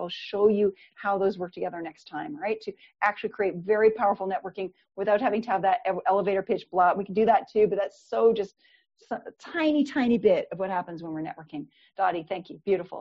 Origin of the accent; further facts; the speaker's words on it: Canada; my parents are both, they both come from the farm and I'm from Canada.